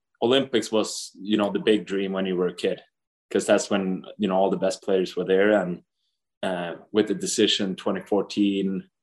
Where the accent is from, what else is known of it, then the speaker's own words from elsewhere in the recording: Sweden; But when I was younger, it was a lot tougher growing up in Sweden to follow the National League.